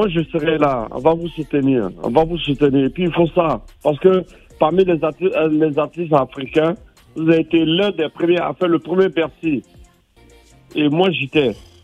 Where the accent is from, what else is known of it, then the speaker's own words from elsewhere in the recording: Côte d’Ivoire; Mais moi, je suis africain, je suis ivoirien, voilà.